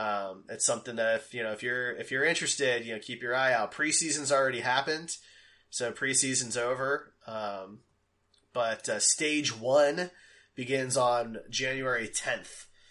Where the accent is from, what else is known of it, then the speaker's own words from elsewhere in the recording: Philadelphia, Pennsylvania, United States; born there; which I was born in Philly, so maybe I'll go with that team.